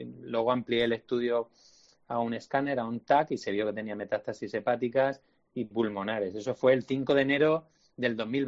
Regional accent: Seville, Andalusia, Spain; born there; yo soy español, ¿eh? Es decir, que nací en Sevilla. Olé. Hace 46 años. Bien. Pero mi padre es portugués y es un portugués de estos comunistas románticos que ya no quedan.

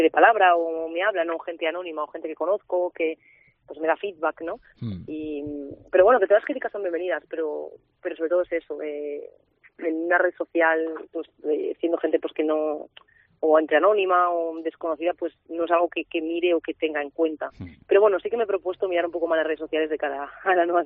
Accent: Valladolid, Castile and León, Spain; moved away; Estoy muy orgullosa de donde soy y creo que el haberme ido es cuando más lo he valorado. Porque al final yo marché porque, pues sinceramente, notaba que se me quedaba pequeño Valladolid.

